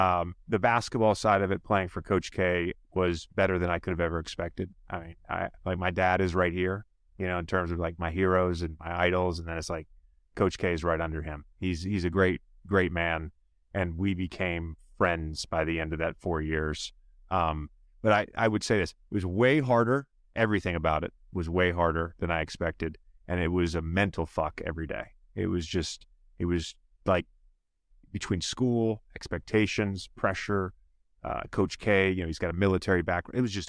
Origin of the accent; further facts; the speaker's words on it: Virginia, United States; I grew up a Duke fan. So I grew up in Virginia, and that's ACC country, you know, so it's UVA, Duke, NC State, Wake Forest.